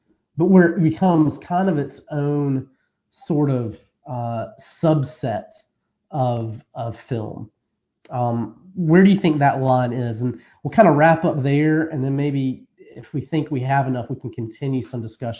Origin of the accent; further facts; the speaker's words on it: Alabama, United States; And it was so controversial, especially growing up in Alabama.